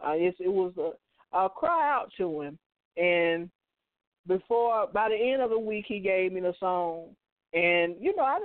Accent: Adamsville, Alabama, United States; I'm from Birmingham, Alabama. But I grew up in a small community outside of Birmingham called Adamsville.

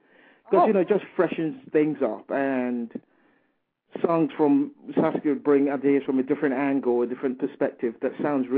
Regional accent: Lewisham, London, United Kingdom; born there; Well, I was born in Lewisham, South London. I reside in the West London.

